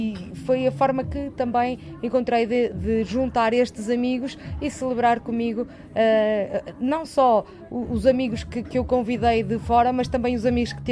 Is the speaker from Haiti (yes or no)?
no; Norte, Portugal; Somos minhotos e marotos. Minhotos pela região em que nos inserimos